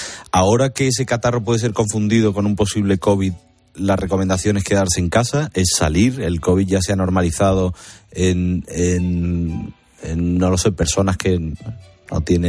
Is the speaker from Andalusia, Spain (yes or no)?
yes; Seville, Andalusia, Spain; now in Madrid, Spain; yo he cogido mucho ahora porque estoy ya prácticamente viviendo en Madrid, pero tú sabes, yo soy de Sevilla